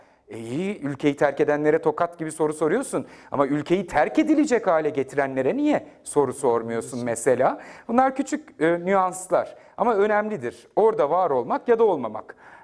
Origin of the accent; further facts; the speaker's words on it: Ankara, Turkey; Ben Ankara'da doğdum büyüdüm. Yeni mahalleliyim. Annem babam burada. İstanbul'da işsiz bir gazeteci olarak daha fazla geçimimi sürdüremeyince daha rahat yaşarım diye 10 sene sonra Ankara'ya döndüm geldim, yerleştim, buradayım.